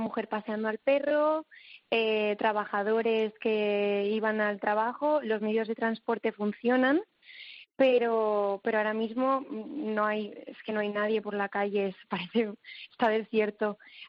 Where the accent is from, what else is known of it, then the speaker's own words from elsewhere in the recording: Valencia, Valencian Community, Spain; yo soy de Valencia y las fallas estacionadas no estaban canceladas.